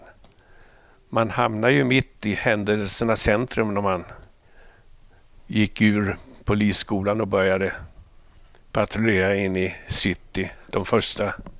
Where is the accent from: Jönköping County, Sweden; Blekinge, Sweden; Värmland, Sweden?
Jönköping County, Sweden; Jag är uppväxt på småländska höglandet.